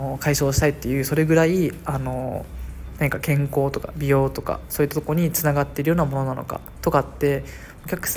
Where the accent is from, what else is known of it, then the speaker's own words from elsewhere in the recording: Okinawa, Japan; also born or lived in Myanmar; もうなんならミャンマーにいられなくなってしまって、結局地元の沖縄に帰るわけですが